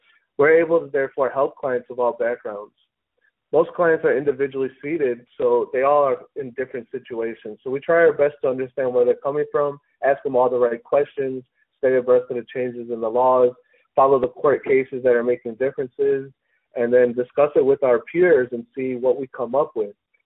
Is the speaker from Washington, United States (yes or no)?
no; Chicago, Illinois, United States; now in San Diego, United States; I mean, I'm from Chicago, so I grew up with a lot of Hispanic influences around me, a lot of African-Americans and white people, not so many Asian people per se, in my opinion. But here in San Diego